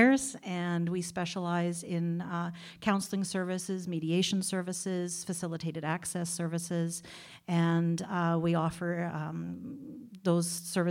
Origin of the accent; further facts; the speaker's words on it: Canada; I'm from Canada, but I went to the States and did some work there